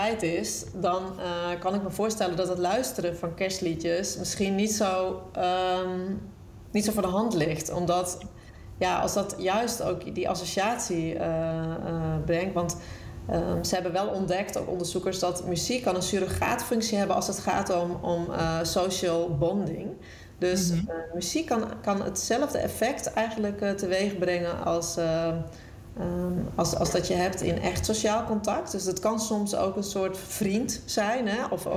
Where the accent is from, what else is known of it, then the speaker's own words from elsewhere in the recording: Friesland, Netherlands; ik woonde natuurlijk ook al snel in Nijmegen. Ik was toen net 18. Toen begon ik aan mijn studie muziektherapie. En ik kom oorspronkelijk uit Friesland, Noordwest-Friesland.